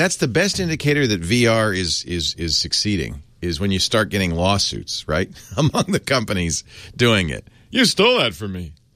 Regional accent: Providence, Rhode Island, United States; Well, I grew up in Providence, so I guess I'm a Patriots fan.

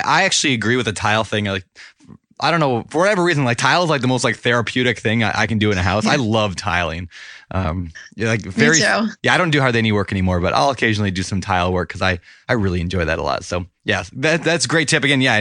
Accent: Minnesota, United States; I grew up in Minnesota. All right, we know what hockey is in Minnesota.

